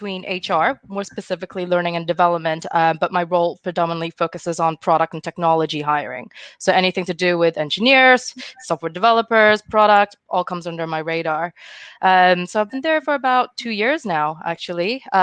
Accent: Hong Kong; moved away as an adult; I'm initially from Hong Kong. So I came here, did my master's

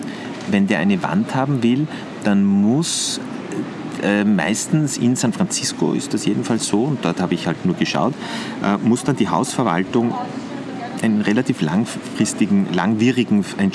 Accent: Vienna, Austria; Und meine Familie ist sozusagen eine burgenländische Familie. Meine Eltern haben aber damals schon in Wien gewohnt. Und ich bin dann in Wien aufgewachsen, in die Schule gegangen. und habe auch studiert in Wien

